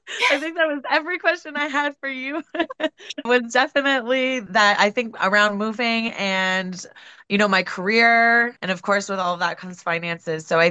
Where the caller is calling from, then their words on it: Ontario, Canada; I am from the Niagara region.